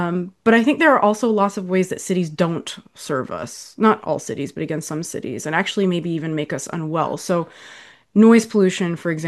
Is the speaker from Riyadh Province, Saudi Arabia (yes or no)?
yes; Riyadh, Riyadh Province, Saudi Arabia; also born or lived in New York, United States; I grew up in Riyadh, Saudi Arabia, which is humongous. I lived in New York, which is humongous in a totally different way, and really organized as well in a way that where I grew up was not.